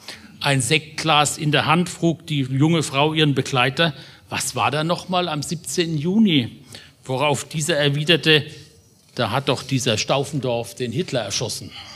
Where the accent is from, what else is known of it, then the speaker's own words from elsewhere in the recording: Mannheim, Baden-Württemberg, Germany; born there; Seit ich, geboren 1959 in Mannheim, politisch denken kann